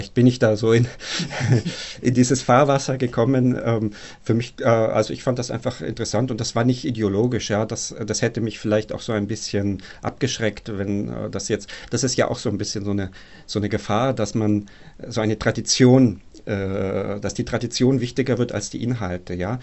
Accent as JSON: {"language": "German", "region": "Bavaria", "country": "Germany", "said": "Also ich komme ursprünglich aus Unterfranken, aus Bayern."}